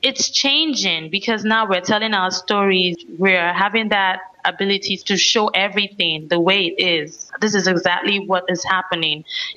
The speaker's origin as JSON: {"language": "English", "country": "Nigeria", "said": "Generally, we write now about our experiences as Africans and Nigerians living in Nigeria and what we go through"}